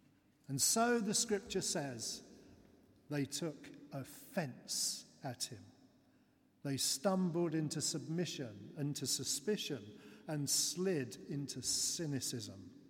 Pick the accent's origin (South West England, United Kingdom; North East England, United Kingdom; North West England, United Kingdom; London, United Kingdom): London, United Kingdom; My hometown is in South London